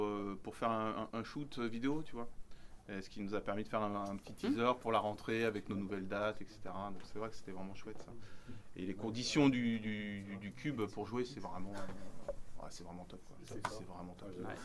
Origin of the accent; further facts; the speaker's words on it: Évreux, Normandy, France; Moi, je connaissais quand j'étais gamin sur Evreux avec mes frangins, où il y avait beaucoup plus de bars qui faisaient jouer, tu vois.